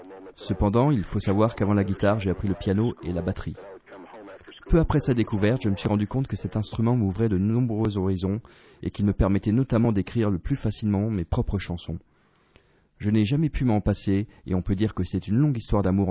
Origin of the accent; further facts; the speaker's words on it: Oklahoma, United States; also born or lived in Nashville, Tennessee; Je viens de Nashville, Tennessee. Cette ville est un symbole dans le milieu musical aux USA. J'ai cependant grandi en Oklahoma, un état proche du Texas.